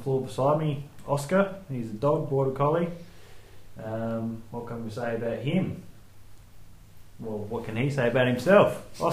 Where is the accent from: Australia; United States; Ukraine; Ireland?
Australia; Old Reynella, South Australia; Well, first of all, I'm not from Victor Harbour. I'm from Old Ranella.